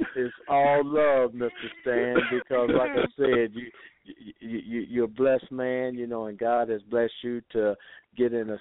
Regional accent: Ireland; No, we're Irish.

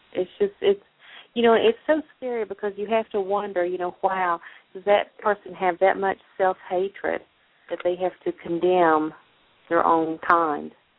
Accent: Kentucky, United States; well, there's no gay people that live here. I grew up in Eastern Kentucky. Of course there was.

